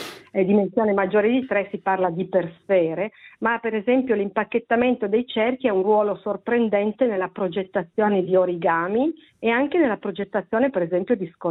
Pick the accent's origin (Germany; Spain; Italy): Italy; Turin, Piedmont; mi perdoni perché io sono di Torino